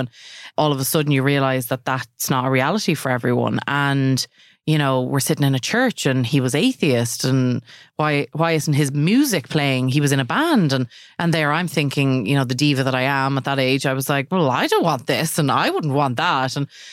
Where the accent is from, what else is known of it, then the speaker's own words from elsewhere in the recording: Ireland; now in New York, United States; Long story short, as us Irish like to say after we've told a very long story